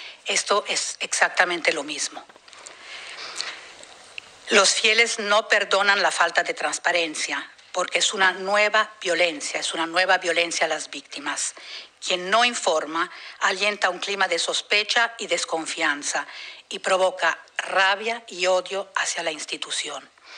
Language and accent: Spanish; Mexico; Yo soy mexicana